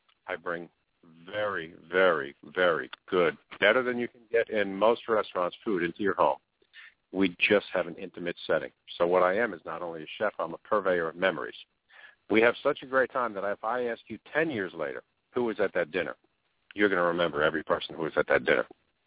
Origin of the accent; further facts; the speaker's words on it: New York, United States; So, but years ago, growing up in New York, there was back with this family history, every one of my tattoos has a meaning.